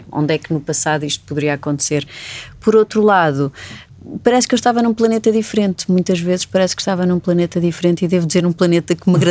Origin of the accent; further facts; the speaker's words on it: Lisbon, Portugal; e a mim como lisboeta